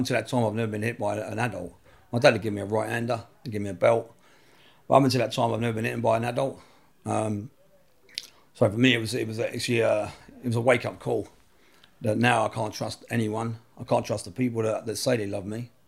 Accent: Camden Town, London, United Kingdom; Yeah, I'm from Camden Town. I come from a single parent family.

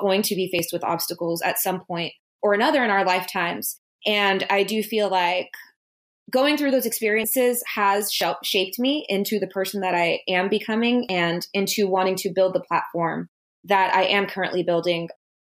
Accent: Miami, Florida, United States; So I'm from Miami, Florida. My family is from the Caribbean. They're from Haiti. And, you know, I grew up in a pretty middle-class home, went to private school most of my life

